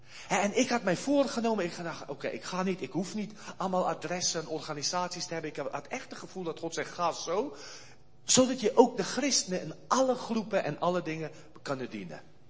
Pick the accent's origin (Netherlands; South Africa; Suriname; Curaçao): South Africa; ik heb verteld dat ik uit Zuid-Afrika kwam